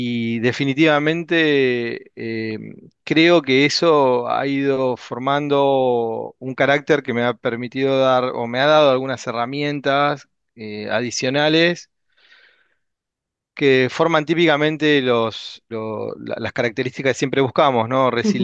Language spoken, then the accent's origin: Spanish; Patagonia, Argentina; primeros 3 años fueron en una oficina técnica que tenía Siemens en Neuquén, en el sur, en la Patagonia. De hecho, soy patagónico.